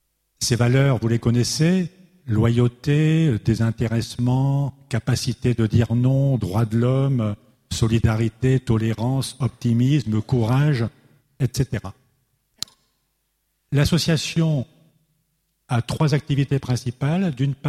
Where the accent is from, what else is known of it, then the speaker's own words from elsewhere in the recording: Hauts-de-France, France; born there; pas seulement parce que je suis cambraisien, ou presque, des environs. Je suis né à Saint-Va, j'ai habité Villers-Plouy